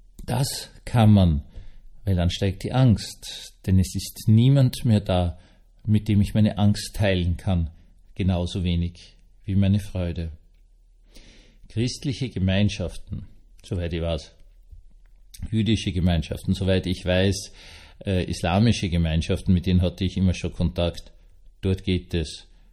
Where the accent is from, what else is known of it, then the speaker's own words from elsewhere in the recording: Austria; Es ist eine besondere Lächerlichkeit als Österreicher, das zu sagen.